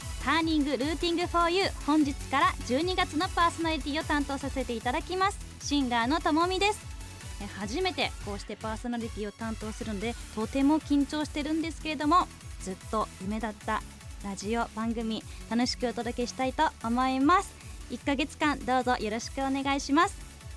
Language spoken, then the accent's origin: Japanese; Sunagawa, Hokkaido, Japan; now in Sapporo, Japan; 出身は砂川市です。現在は札幌に住んでね、ライブ活動などをしてますけれども